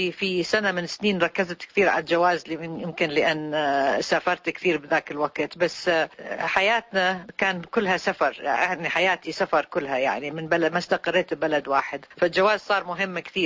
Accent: Baghdad, Baghdad Governorate, Iraq; moved away; من سنة 71 من طلعت من بغداد وهو كله تنقل

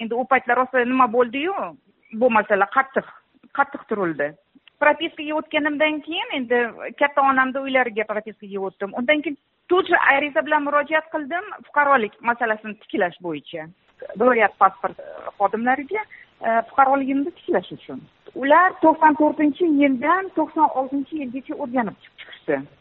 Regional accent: Samarkand, Samarqand Region, Uzbekistan; O'zim man Samarqand shahrida tug'ilganman 69-yil. Maktabga ham Samarqand tugatganman. Ikkita oliy bilim yurtini ham Samarqand shahrida tugatganman.

